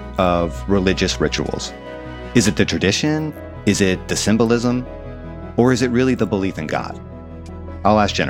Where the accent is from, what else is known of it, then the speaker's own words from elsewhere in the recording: the South, United States; I grew up in the South and I moved back here a few years ago.